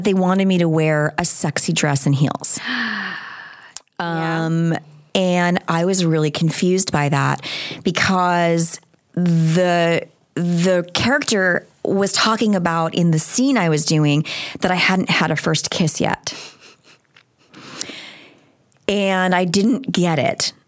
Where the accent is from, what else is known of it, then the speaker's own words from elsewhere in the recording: Long Island, New York, United States; born there; I was born on Long Island